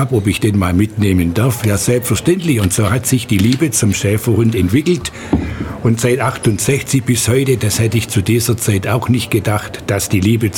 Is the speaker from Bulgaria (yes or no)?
no; Ulm, Baden-Württemberg, Germany; ich bin gebürtiger Ulmer, wohne in Neu-Ulm